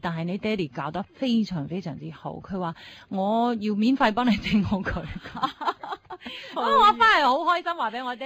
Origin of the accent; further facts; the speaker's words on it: China; now in Canada; 我哋中國人梗係第一個走啦